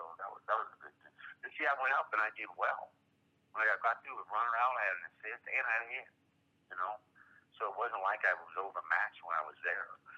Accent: Mobile, Alabama, United States; I'm from Mobile. He's from Mobile, so okay. He scouted me.

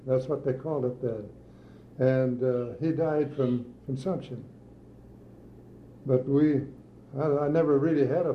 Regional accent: Minneapolis, Minnesota, United States; also born or lived in Abilene; So actually, I was raised in Minnesota, born in Abilene, and that's the way we started.

